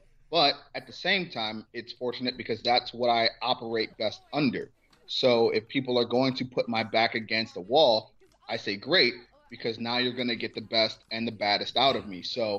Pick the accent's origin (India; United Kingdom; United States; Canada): United States; Cleveland, Ohio; Let's get one thing straight. I'm from Cleveland.